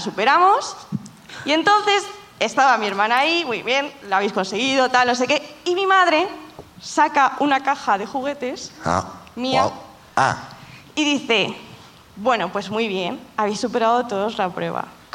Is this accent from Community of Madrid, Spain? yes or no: yes; Madrid, Community of Madrid, Spain; De Carabanchel.